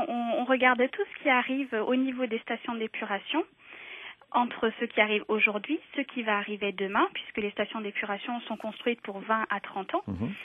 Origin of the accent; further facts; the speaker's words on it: Nouvelle-Aquitaine, France; Moi, je viens de la Gironde, donc il y a une très très belle région.